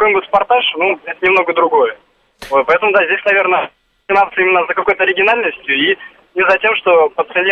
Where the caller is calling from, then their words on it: Moscow, Russia; я из Москвы